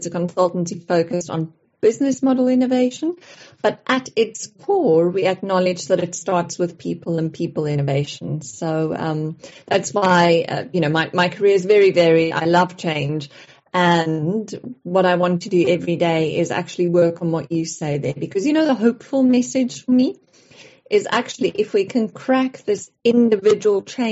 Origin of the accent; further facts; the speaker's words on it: South Africa; now in London, United Kingdom; I'm South African. I live in London at the moment, and I love change.